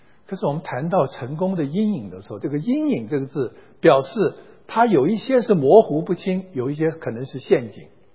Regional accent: China; now in United States; 我们是从中国移民到美国

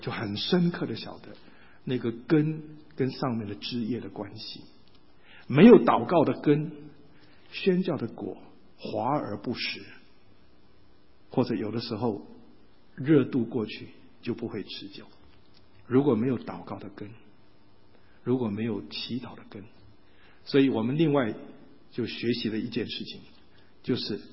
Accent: Taiwan; now in United States; 那我从台湾来，砍几棵树有什么关系啊？台湾你一砍它就长了。但是我在美国住了几年了，我89年来的，所以已经住了几年了

